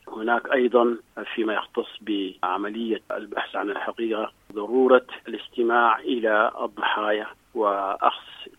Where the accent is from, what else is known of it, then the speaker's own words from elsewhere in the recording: Sudan; وهذا ما حدث عندنا في السودان.